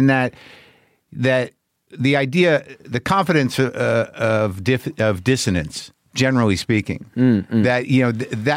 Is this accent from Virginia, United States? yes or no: no; New Mexico, United States; I'm from New Mexico, same